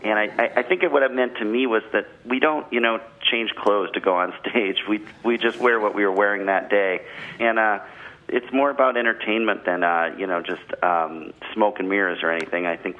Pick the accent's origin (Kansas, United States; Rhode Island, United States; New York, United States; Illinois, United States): New York, United States; I'm just still not comfortable writing as a New Yorker.